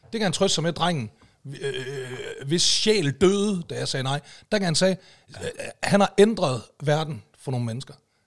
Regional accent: North Denmark Region, Denmark; Jeg er fra Nordjylland. Vi snakker ikke om løn.

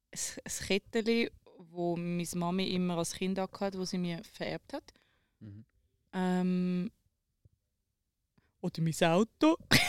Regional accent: Netherlands; now in Switzerland; Ich bin Holländerin. Ich habe keinen Schweizer Pass.

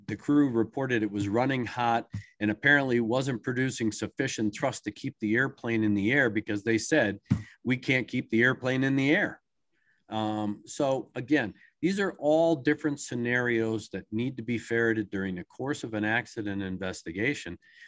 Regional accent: Maryland, United States; It wasn't that far away. I grew up in Maryland.

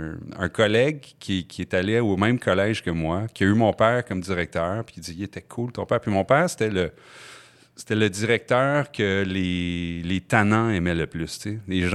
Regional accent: Montreal, Quebec, Canada; also born or lived in Gaspé; J'ai grandi à Montréal, mais moi, je suis né à Gaspé.

